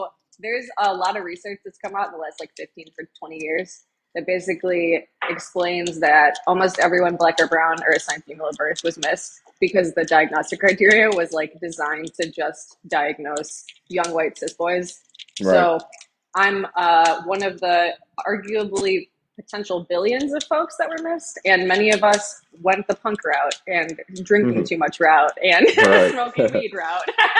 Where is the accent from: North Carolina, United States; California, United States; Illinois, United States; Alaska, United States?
Illinois, United States; I grew up near Chicago.